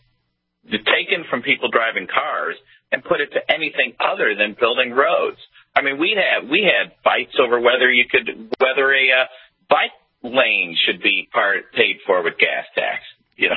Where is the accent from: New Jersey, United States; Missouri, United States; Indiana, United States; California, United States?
Missouri, United States; You can imagine being a Midwesterner from Missouri